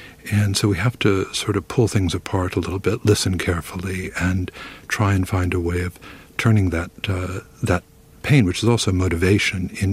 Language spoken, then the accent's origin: English; Indiana, United States; I grew up in Indiana.